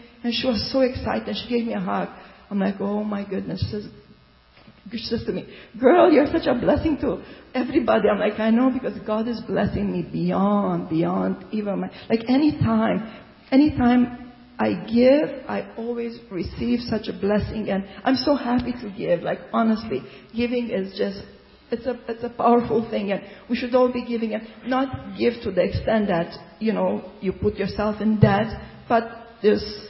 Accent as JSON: {"language": "English", "country": "Romania", "tie": "born or raised there", "moved": "yes", "lives_now": "Canada", "said": "I've been in Canada for 29 years. I came from Romania. We grew up in communism with no privileges like we have it here."}